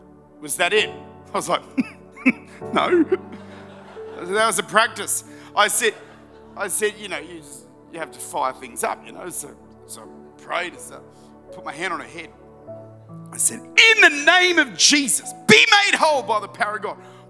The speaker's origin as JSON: {"language": "English", "region": "South Australia", "country": "Australia", "said": "I'm from South Australia."}